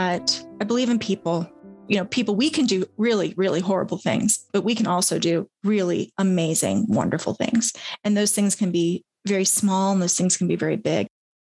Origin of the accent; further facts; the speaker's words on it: South Carolina, United States; also born or lived in Hawaii / Boston area / Northern Virginia; So I grew up in a military family. My father was in the Navy. So I was born in Hawaii. And when I was young, we moved outside of the Boston area. Then to South Carolina.